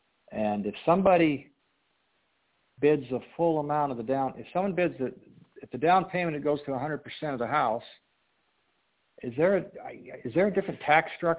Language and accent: English; Illinois, United States; Oh, I'm from Illinois.